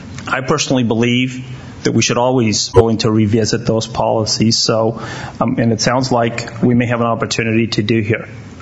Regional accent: Gustine, California, United States; being that I'm from Gustine, you know, let's face it, Harvard and Yale were not in my mind.

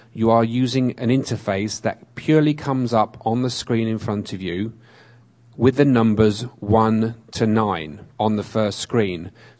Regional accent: England, United Kingdom; moved away as an adult; now in United States; As you can tell from my accent, I am from England originally. I came here in 2001. I manage and own a assistive technology company here in Northern California.

